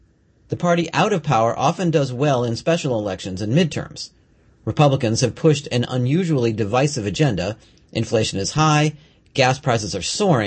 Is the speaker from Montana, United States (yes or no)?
no; Philadelphia, Pennsylvania, United States; I grew up in Philadelphia, which is known for the election antics of its Democratic political machine.